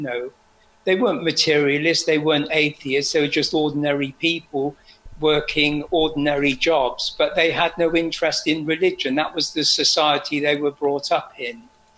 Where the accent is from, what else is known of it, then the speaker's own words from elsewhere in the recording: Oxford, South East England, United Kingdom; So I was born in March the 1st, 1945, at the end of the World War II. And I was living in Oxford, and I was brought up in a non-religious house.